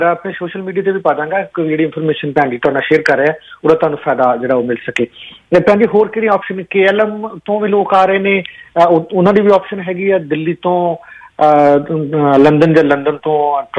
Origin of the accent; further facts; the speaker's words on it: Amritsar, Punjab, India; ਇਸ ਕਰਕੇ ਕਿ ਮੈਂ ਅੰਮ੍ਰਿਤਸਰ ਦੀ ਧਰਤੀ ਨੂੰ ਬਿਲੋਂਗ ਕਰਦਾ।